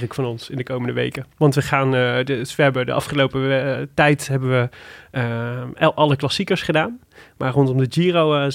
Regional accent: Made, North Brabant, Netherlands; zoals je weet, kom ik uit Maden.

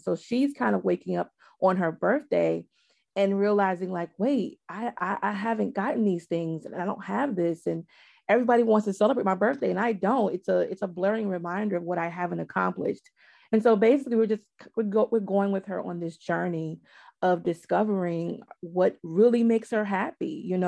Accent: the South, United States; because I'm from the South and I just love just Southern everything

